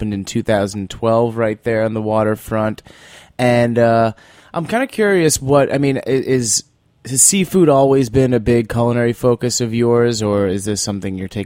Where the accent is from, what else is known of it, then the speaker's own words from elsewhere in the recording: New York, United States; That's same here. So after growing up in Long Island